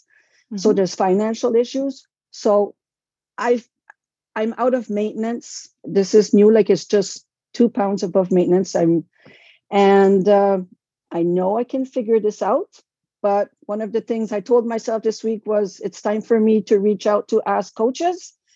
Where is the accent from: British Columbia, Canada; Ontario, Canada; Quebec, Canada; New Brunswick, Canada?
New Brunswick, Canada; I'm from Canada, New Brunswick, the Acadian Peninsula, which is a Francophone region.